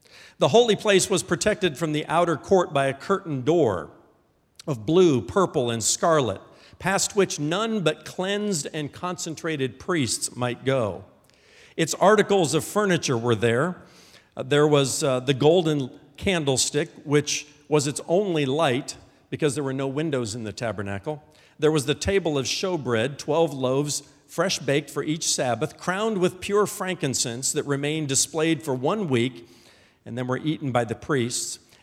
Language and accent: English; Indiana, United States; born there; I was born in Indiana